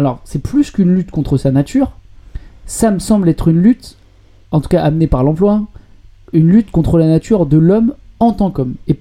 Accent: Lyon, Auvergne-Rhône-Alpes, France; Et alors, bon, moi, je suis lyonnais

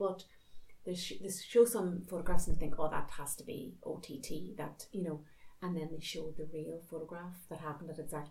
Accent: Northern Ireland, United Kingdom; I'm from Tyrone, but it's obviously like a northern-ish thing.

